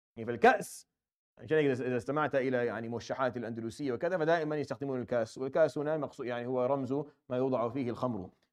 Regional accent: Syria; بيقولوا عندنا في سوريا،

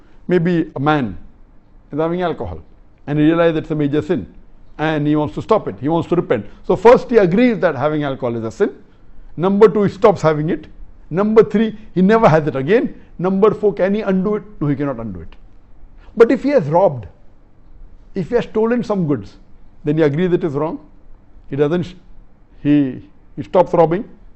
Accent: Magura, Khulna Division, Bangladesh; I am from Magura, Bangladesh.

